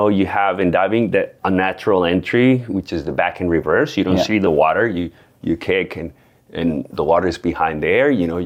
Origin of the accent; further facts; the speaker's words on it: Colombia; I'm from Colombia, you know. I'm not supposed to win.